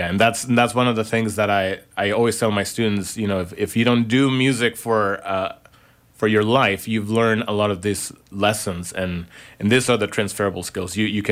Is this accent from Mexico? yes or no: yes; Mexico; English is a second language; also born or lived in Kansas City; now in La Crosse, United States; Well, I'm from Mexico. I grew up in Mexico. And I studied in Kansas City. And then from Kansas City, I came to La Crosse, and I've been teaching flute and music history there for 4 years.